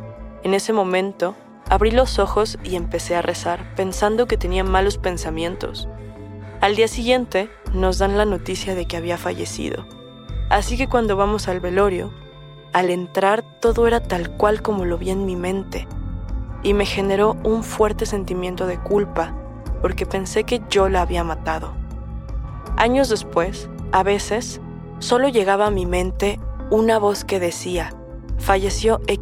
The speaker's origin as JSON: {"language": "Spanish", "country": "Venezuela", "lives_now": "Peru", "said": "soy venezolana y actualmente vivo en Perú."}